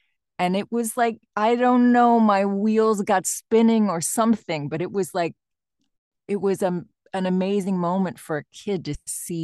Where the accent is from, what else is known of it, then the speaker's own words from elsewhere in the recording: Texas, United States; We went to see a show in Dallas. I think I grew up in Texas